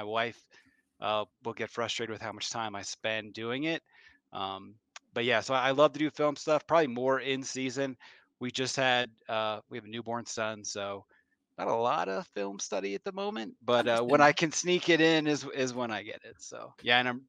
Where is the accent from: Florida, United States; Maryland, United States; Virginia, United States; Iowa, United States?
Maryland, United States; I grew up on the East Coast, grew up in Maryland. A lot of my family's, or half my family's from Baltimore.